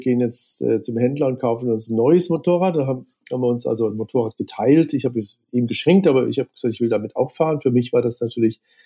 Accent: Koblenz, Rhineland-Palatinate, Germany; moved away as an adult; also born or lived in Tauberbischofsheim / Würzburg; Ich bin in Koblenz am Rhein geboren, bin dann mit 18 nach Tauberbischofsheim wegen der Fechterei.

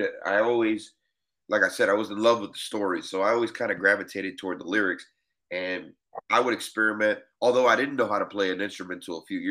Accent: Miami, Florida, United States; So I grew up in Miami, Florida, like I said, second generation Cuban American.

